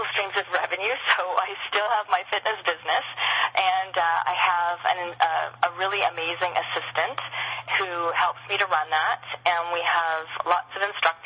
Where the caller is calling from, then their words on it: Scottsdale, Arizona, United States; I'm calling you from Scottsdale, Arizona, where it's sunny and hot, and I'm sitting here on a deck